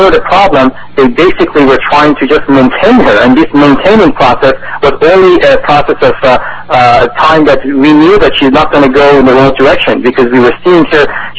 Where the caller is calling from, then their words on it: San Diego, California, United States; Well, I am an engineer in telecommunications, and we live in North County, San Diego.